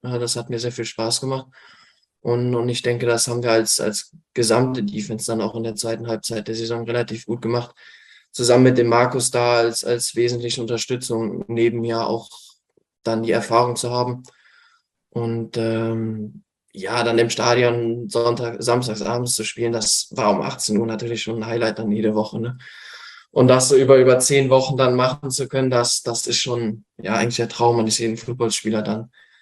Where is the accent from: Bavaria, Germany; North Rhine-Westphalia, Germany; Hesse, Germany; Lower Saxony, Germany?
North Rhine-Westphalia, Germany; Cologne; Nee, ich komme aus Köln.